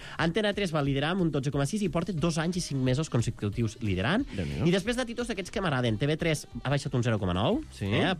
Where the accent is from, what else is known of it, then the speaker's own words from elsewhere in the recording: Catalonia, Spain; jo, que soc catalana parlant i catalano escoltant